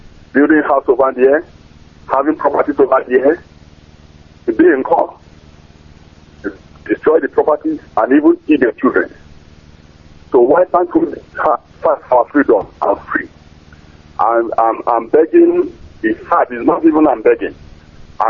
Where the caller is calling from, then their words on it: Osun, Nigeria; from Gizu. I'm calling from Osun State.